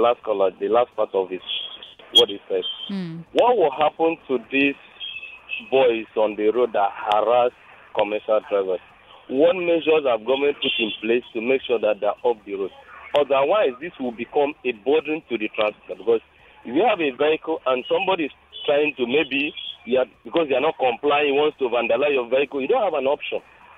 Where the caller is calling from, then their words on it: Oshodi, Lagos, Nigeria; I'm calling from Oshodi.